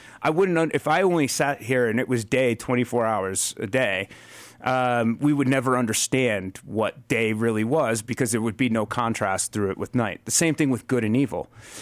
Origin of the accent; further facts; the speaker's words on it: Connecticut, United States; I grew up in Connecticut, and that's one of those details I did take from my own life and use for Jacob.